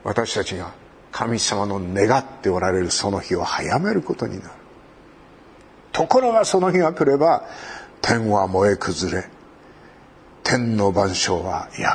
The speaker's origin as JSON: {"language": "Japanese", "region": "Hokkaido", "country": "Japan", "tie": "born or raised there", "said": "この日本で、私の生まれ育った北海道で酪農農家がやれなくなってきている"}